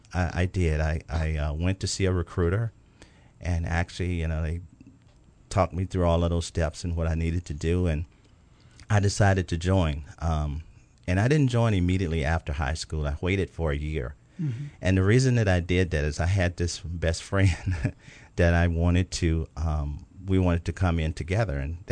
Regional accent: Arkansas, United States; growing up in Arkansas in a place that you would think, you know, not a lot of industrial, you know, places there to work. But we did a lot of farming

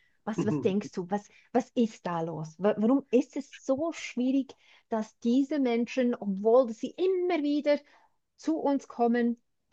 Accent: Switzerland; ich bin auch Neuseeländerin. Ich meine, ja, ich bin Schweizerin, aber ich bin schon ein bisschen anders, gell?

